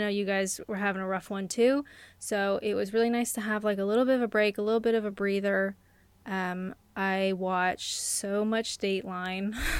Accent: Canada; I'm Canadian.

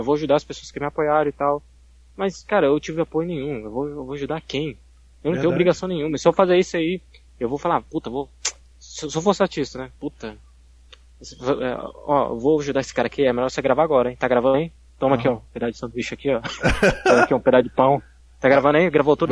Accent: São Paulo, Brazil; Eu sou de São Paulo.

